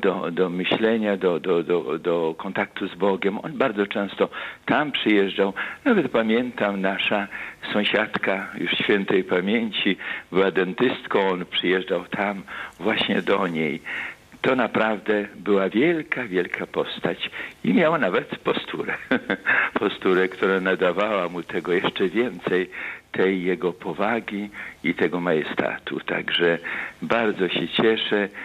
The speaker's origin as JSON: {"language": "Polish", "town": "Augustów", "region": "Podlaskie Voivodeship", "country": "Poland", "said": "I pamiętam go bardzo dobrze, jako że pochodzę z Augustowa."}